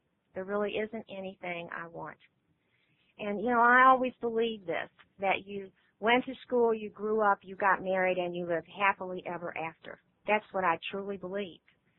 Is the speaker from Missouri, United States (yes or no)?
yes; St. Louis, Missouri, United States; Well, now, I was born and raised in St. Louis, and so was he, and all my relatives and my friends and my school friends were there.